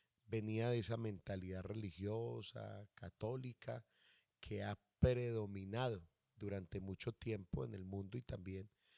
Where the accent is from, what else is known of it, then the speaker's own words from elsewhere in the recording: Pereira, Risaralda, Colombia; nací en el Hospital San Jorge de la ciudad de Pereira, un hospital de muchos años ya aquí en Pereira